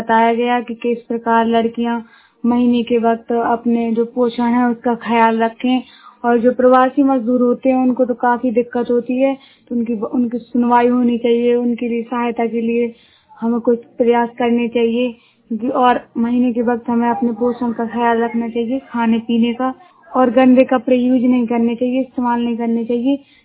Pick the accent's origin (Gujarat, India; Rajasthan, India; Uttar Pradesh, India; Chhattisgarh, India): Uttar Pradesh, India; मैं जिला महोबा से हूँ।